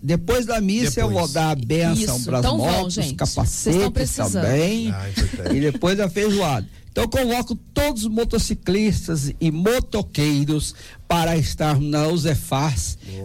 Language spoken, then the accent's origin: Portuguese; Lorena, São Paulo, Brazil; born there; now in Guaratinguetá, Brazil; Moro aqui no Residencial Colpere. Amo morar aqui em Guaratinguetá. A minha cidade de Lorena é onde eu nasci.